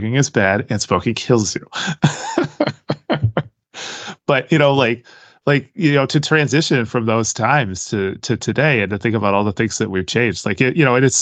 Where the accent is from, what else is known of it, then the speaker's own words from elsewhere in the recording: Austin, Texas, United States; now in New York, United States; So I grew up in Austin. And, you know, even though I'm in upstate New York now